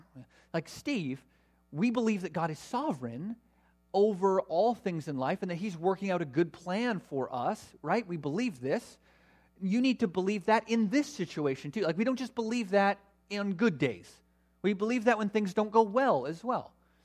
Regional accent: Canada; So integration of our theology and practice is one of the biggest challenges for us as Canadian Christians.

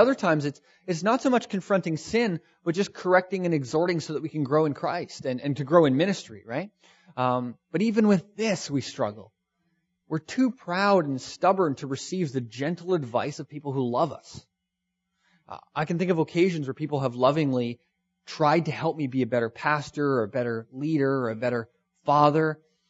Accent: Canada; we do nothing because we're too Canadian and nice and polite.

